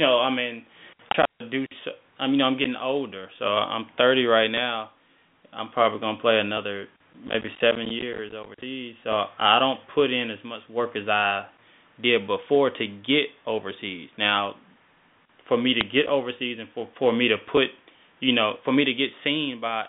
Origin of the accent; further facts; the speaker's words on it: Dallas, Texas, United States; They're both from Tyler, Texas. I'm from Dallas, Texas.